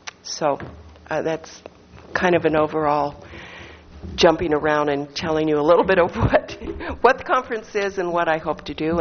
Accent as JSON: {"language": "English", "town": "Bakersfield", "region": "California", "country": "United States", "said": "And I'm formerly from Bakersfield, so I have some very good connections over there"}